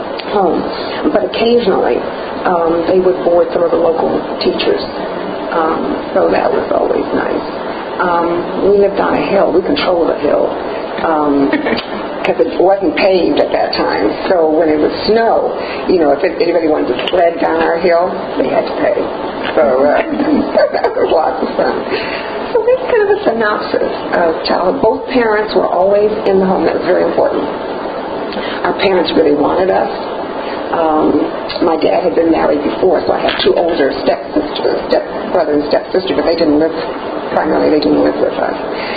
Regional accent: Inkster, Michigan, United States; also born or lived in Detroit, United States; See, I was born in Detroit, Michigan, but lived in a suburb outside of the city, and that suburb was primarily African American. The name of the town is Inkster

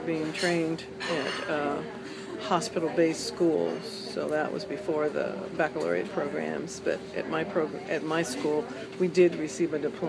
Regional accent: Oakland, California, United States; born there; I was born in Oakland, California, post-World War II.

